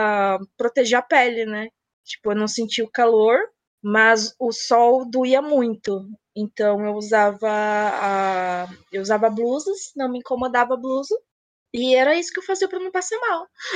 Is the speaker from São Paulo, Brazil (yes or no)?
yes; São Paulo, Brazil; tenho 30 anos, sou de São Paulo e detesto calor.